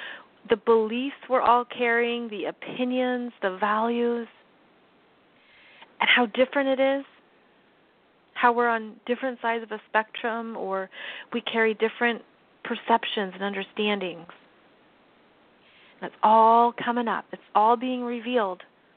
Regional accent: United States; I'm an American. And I've lived abroad

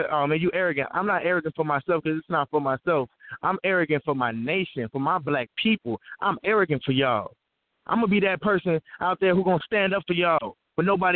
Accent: Chicago, Illinois, United States; I'm from Chicago. I'm a, you know, I mean, I used to be a black stone.

